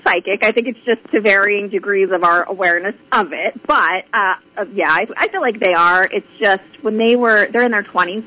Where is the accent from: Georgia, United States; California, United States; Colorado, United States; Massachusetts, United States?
Massachusetts, United States; Boston; I'm from Boston, and we tend to be a little, I don't know, black and white there maybe.